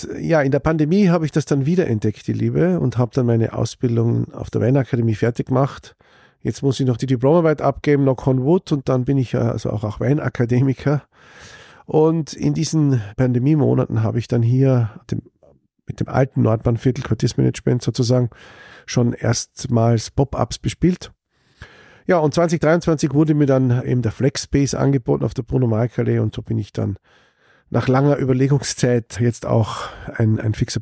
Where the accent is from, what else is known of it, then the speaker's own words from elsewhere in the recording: Carinthia, Austria; moved away as an adult; now in Vienna, Austria; ursprünglich komme ich aus Kärnten, kam nach Wien zum Studieren